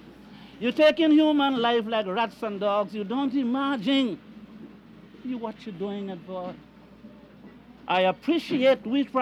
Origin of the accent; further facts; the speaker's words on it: Trinidad & Tobago; I, as a Trinidadian and so on, a genius in singing local calypsos.